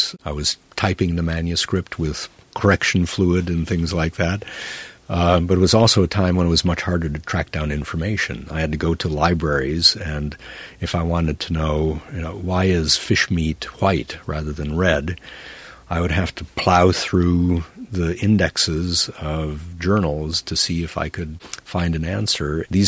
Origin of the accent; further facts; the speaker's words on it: Illinois, United States; different upbringing than my friends in Illinois near Chicago when I was growing up, because my mother had been born and raised in India.